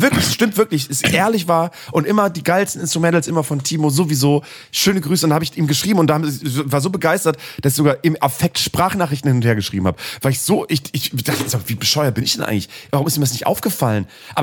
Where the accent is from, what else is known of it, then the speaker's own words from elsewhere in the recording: Bremen, Germany; now in Cologne, Germany; Dann bin ich aus Bremen abgehauen, 2003, nach Köln.